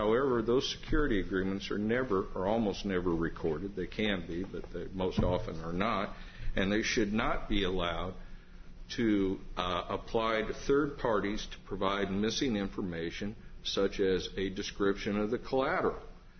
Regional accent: Decatur, United States; from Decatur.

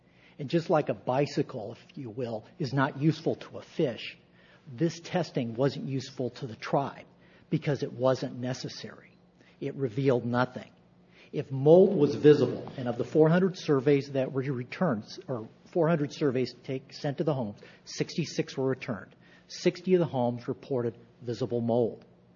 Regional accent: Arizona, United States; but I am from Arizona, actually one of the few people that were actually born there, and before moving to Wisconsin, practiced publicly and privately there.

